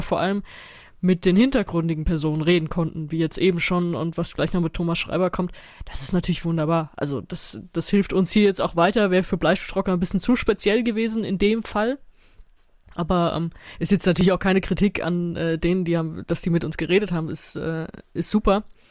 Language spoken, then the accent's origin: German; Mainz, Rhineland-Palatinate, Germany; Ich bin in Mainz zur Schule gegangen